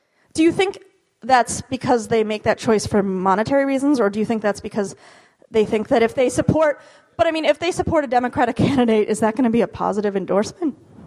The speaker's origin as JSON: {"language": "English", "region": "Midwest", "country": "United States", "said": "And I'm not dissing on the Midwest. I'm from the Midwest."}